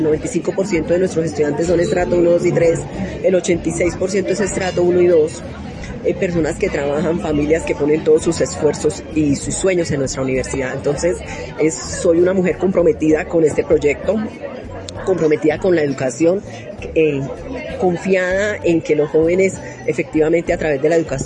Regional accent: Santander, Colombia; soy primero una mujer santandereana, de una clase media que estudió con mucho esfuerzo

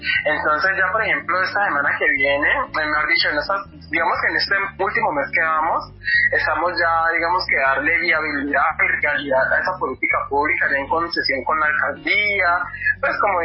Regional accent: Pradera, Valle del Cauca, Colombia; soy vallecaucana, precisamente en un municipio del Valle del Cauca que se llama Pradera.

